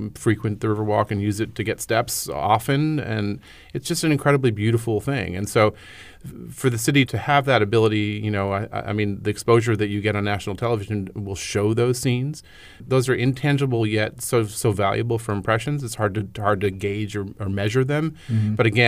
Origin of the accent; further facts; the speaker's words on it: Boston, Massachusetts, United States; also born or lived in Miami; And I grew up in New England in Boston. I was a lifelong Boston Bruins fan